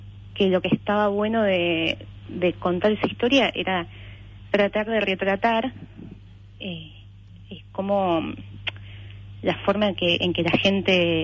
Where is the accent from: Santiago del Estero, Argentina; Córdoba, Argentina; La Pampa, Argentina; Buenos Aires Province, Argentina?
Buenos Aires Province, Argentina; Wilde; Crecí en Wilde, sí.